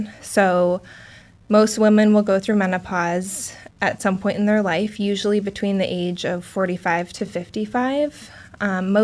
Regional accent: Alaska, United States; also born or lived in Wisconsin, United States; now in Portland, United States; I came here from Wisconsin and am originally from Alaska, so this was closer to home without going all the way back to a cold state.

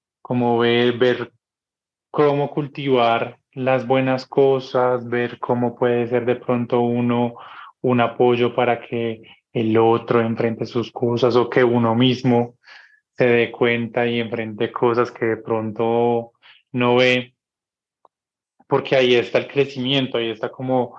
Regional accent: Pereira, Risaralda, Colombia; Yo soy de Pereira, pero pues realmente mi corazón y toda mi familia está en un pueblo cerca de Pereira que se llama Marsella, que es muy bonito. Todo pues como en arquitectura cafetera, muy tranquilo.

